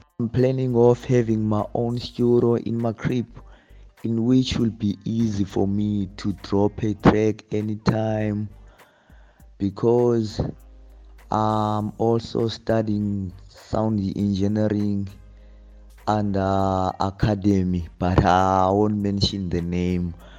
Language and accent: English; East London, Eastern Cape, South Africa; also born or lived in Langa; I was born in Langa, grew up in East London without my both parents. I grew up around my cousins.